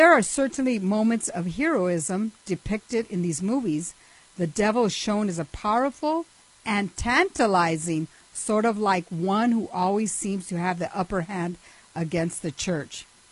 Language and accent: English; California, United States; Actually, and you know, we are from California, and we want to support them